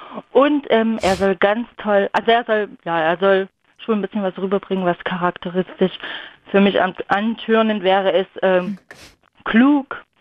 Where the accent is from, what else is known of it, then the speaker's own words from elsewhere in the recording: Saxony, Germany; Übrigens komme ich auch aus Sachsen.